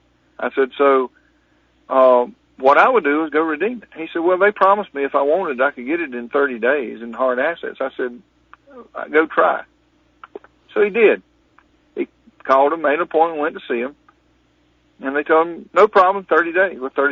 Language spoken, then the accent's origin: English; Florida, United States; He was building a house near my hometown in Florida down there on a very elite place on an island down there